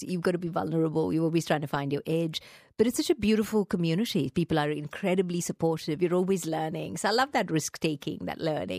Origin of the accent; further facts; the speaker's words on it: India; Growing up in India, you know, channeling my mom, that sort of thing.